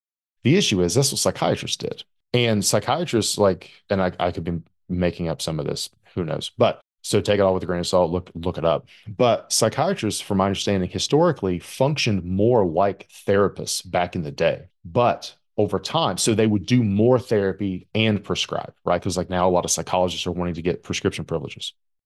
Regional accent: Appalachia, United States; I'm Appalachian, we call it a buggy.

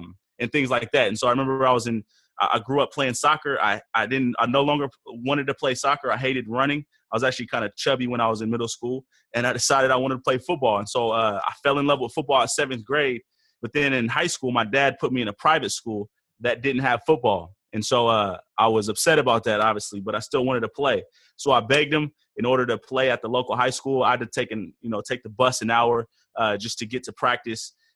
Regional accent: Portland, Oregon, United States; I'm from Portland, Oregon, third out of four boys. My dad is from Nigeria

